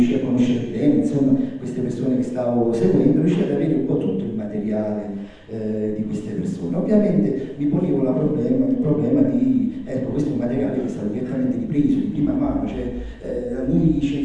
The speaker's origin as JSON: {"language": "Italian", "town": "Salerno", "region": "Campania", "country": "Italy", "said": "io provengo da Salerno"}